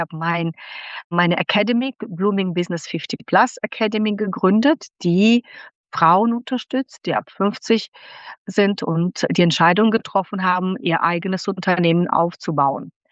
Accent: Moldova; German is a second language; moved away as an adult; now in Germany; Ich komme aus Moldawien ursprünglich, also ehemalige Sowjetunion, und mit 19 bin ich nach Deutschland gekommen zum Studium.

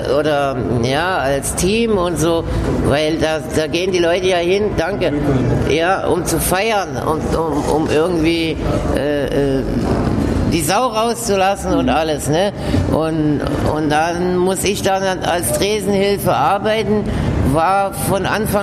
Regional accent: Westheim, Baden-Württemberg, Germany; now in Berlin, Germany; Aus Baden-Württemberg, Schwäbisch Hall. Aufgewachsen in Westheim, das ist Kreis Schwäbisch Hall, und dann mittlere Reife in Schwäbisch Hall.

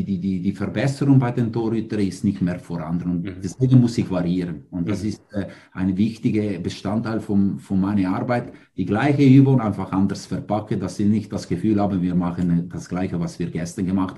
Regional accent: Ticino, Switzerland; German is a second language; ich als nicht Deutsch sprechende oder als einer, wo Deutsche vor 20 Jahren lernen müsste und als Tessiner ist nicht die einfachste Sprache, immer noch.

